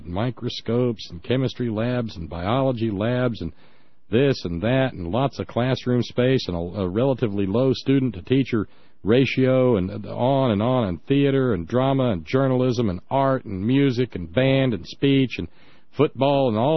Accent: Alabama, United States; where I grew up in Alabama, every county has several school systems.

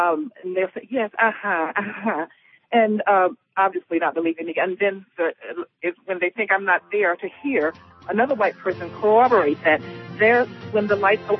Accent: the South, United States; I've lived in the South my entire life. I'm born and raised in the South.

